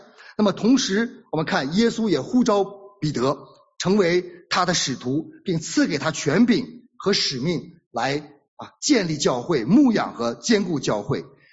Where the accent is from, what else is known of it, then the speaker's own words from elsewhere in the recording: China; 如果说我们中国人说把手伸出来，我们怎么样，是这样对吧，把手伸出来。